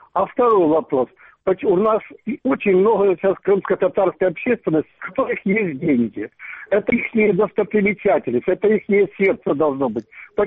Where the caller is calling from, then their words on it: Crimea, Ukraine; я из Крыма.